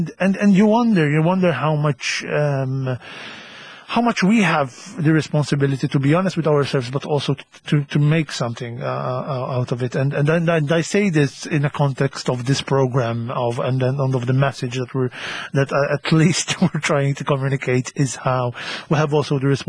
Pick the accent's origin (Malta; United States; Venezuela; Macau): Malta; Gozo; when I came out, I was 17, and you know, I'm from Gozo.